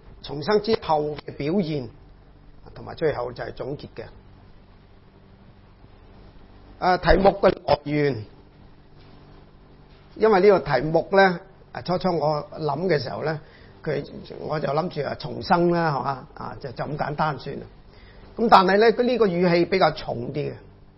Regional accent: Guangdong, China; 就是我们广东人说得个吉，一场空，什么都没有的

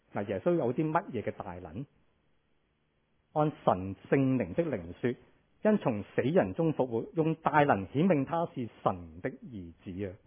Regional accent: China; 我们中国人都经常说人贵乎自知

